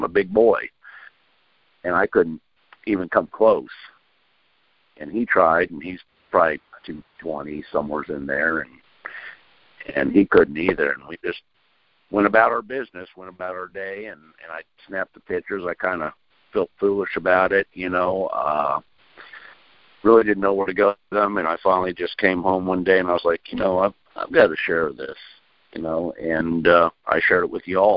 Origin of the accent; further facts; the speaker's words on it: Minnesota, United States; also born or lived in Oregon; I've lived in Oregon. I was born and raised in Minnesota